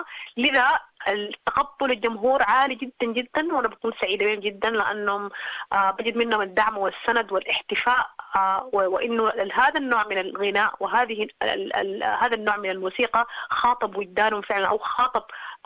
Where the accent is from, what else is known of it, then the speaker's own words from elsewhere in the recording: Sudan; now in Australia; أنا من السودان